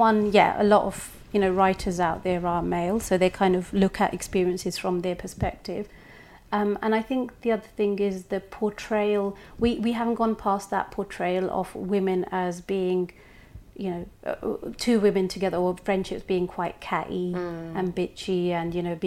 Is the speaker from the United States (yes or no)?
no; London, United Kingdom; the complexities of being a Londoner during a time such as when 7/7 happened, a lot of that came from my own experiences as well